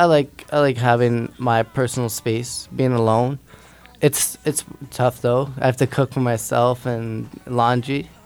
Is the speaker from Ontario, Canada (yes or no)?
yes; Greely, Ontario, Canada; I'm from Greeley, 30 minutes south from downtown Ottawa. I played minor hockey in the Metcalf area.